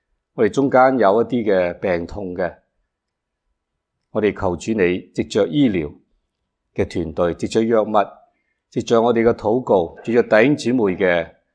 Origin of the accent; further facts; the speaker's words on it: Hong Kong; also born or lived in Shanghai; 我在上海出世，然后呢就大概五六岁的时候呢就去到香港。去到香港呢住北角，一住就住了十二三年在那里。